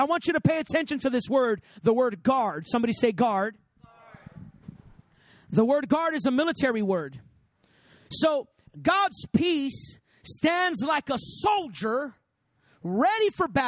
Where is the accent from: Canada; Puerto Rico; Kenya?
Puerto Rico; I grew up in Puerto Rico, and Puerto Rico is right there in Hurricane Alley.